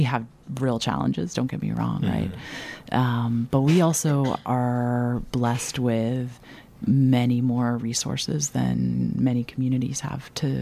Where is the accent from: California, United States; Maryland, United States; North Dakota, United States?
California, United States; Long Beach; now in Madison, United States; Yeah. So I was born in Long Beach, California. I spent all through elementary school there and public school.